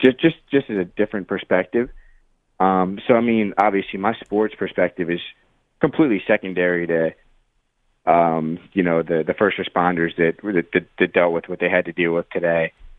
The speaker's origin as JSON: {"language": "English", "town": "Philadelphia", "region": "Pennsylvania", "country": "United States", "said": "I've called you before, and you know, I'm from Philadelphia."}